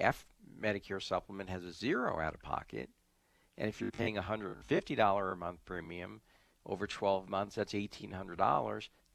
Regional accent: Staten Island, New York, United States; I grew up in New York, and in 1965. A bridge opened, the Verrazano Narrows Bridge, that it connected Brooklyn to Staten Island, which is where I lived.

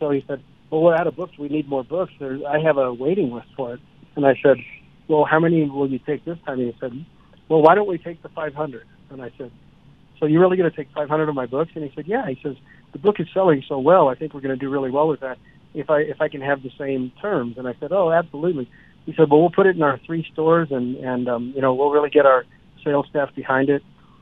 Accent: Fort Collins, Colorado, United States; And then I went up to Fort Collins, and I grew up in Fort Collins, so I went up to the Stone Lion, and they took 100.

